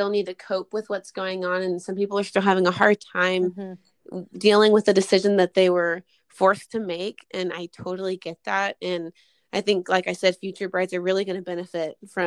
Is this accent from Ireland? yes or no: no; Boerne, Texas, United States; We grew up in Bernie, so Fredericksburg is like right around the corner